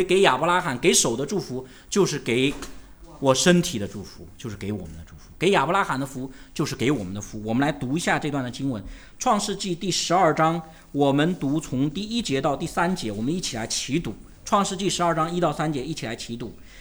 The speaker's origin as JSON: {"language": "Chinese", "country": "China", "said": "哪像我们中国人个个可谦卑"}